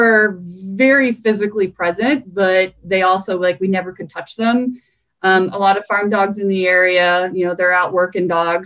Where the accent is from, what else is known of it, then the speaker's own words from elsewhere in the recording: Missouri, United States; I am from Missouri, about 80 miles north of St. Louis.